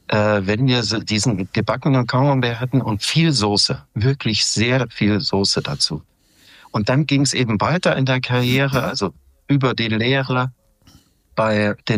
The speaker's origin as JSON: {"language": "German", "town": "Halle", "region": "Saxony-Anhalt", "country": "Germany", "tie": "born there", "said": "Ich komme ja gebürtig aus dem Osten Deutschlands, in Halle, Sachsen-Anhalt."}